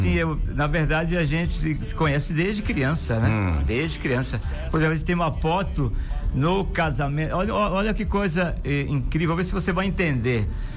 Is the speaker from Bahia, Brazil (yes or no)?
yes; Baixão, Bahia, Brazil; born there; Então, eu nasci no Baixão.